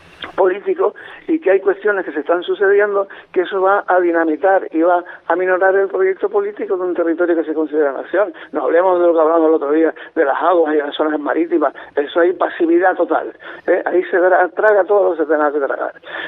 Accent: Canary Islands, Spain; para mi tierra, para la Isla del Hierro

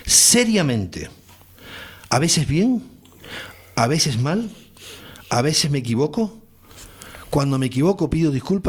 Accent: Canary Islands, Spain; yo como canario

